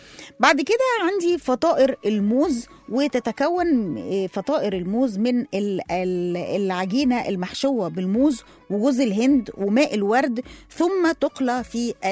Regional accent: Egypt; الزلابية هناك في المالديف هتختلف عن الزلابية اللي عندنا في مصر

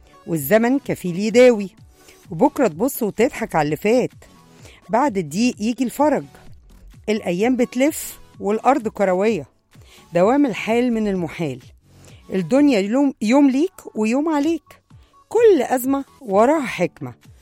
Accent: Egypt; سيبك من قصة إن إحنا بنقول مصريين محدش منهم بيشتغل بشهادته، لا طبعا كتير مننا بنشتغل بشهادتنا

